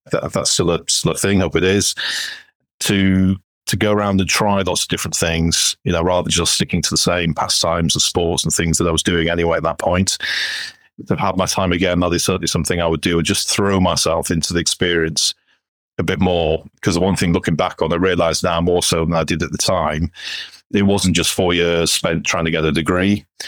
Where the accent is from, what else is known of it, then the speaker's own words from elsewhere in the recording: England, United Kingdom; So whilst I was born in England and have been raised in England, my father was Spanish, so mixed heritage in that respect. Grew up in England, went to university in Newcastle upon Tyne in the north of England 30 odd years ago.